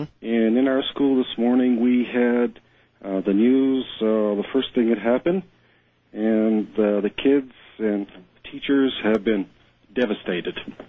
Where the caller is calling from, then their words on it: Morelia, Michoacán, Mexico; I'm calling from Morelia, Mexico.